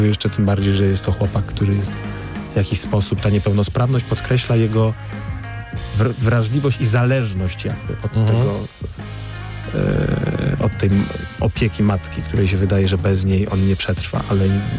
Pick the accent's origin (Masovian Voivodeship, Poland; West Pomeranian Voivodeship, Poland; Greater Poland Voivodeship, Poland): Masovian Voivodeship, Poland; Warsaw; Jestem warszawiakiem, wiesz